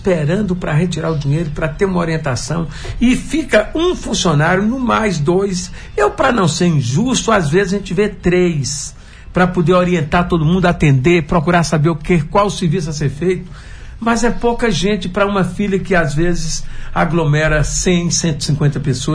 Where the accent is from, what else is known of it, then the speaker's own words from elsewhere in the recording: Mortugaba, Bahia, Brazil; nós somos de Mortugaba, que é próxima de Condeúba.